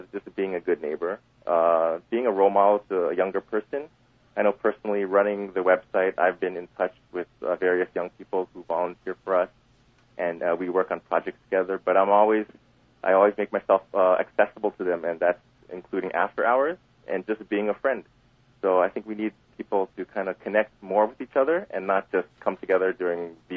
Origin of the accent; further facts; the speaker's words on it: Toronto, Ontario, Canada; So as a young man growing up in Jane Finch, it was a pretty positive experience.